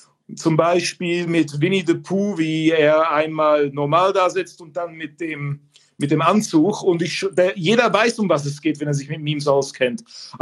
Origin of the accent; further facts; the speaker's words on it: Switzerland; Ich komme aus der Schweiz. Ich hoffe mal, mein Hochdeutsch ist gut genug. Mein Deutschlehrer kam aus Hannover, hat mir dann den Akzent ziemlich schnell ausgetrieben.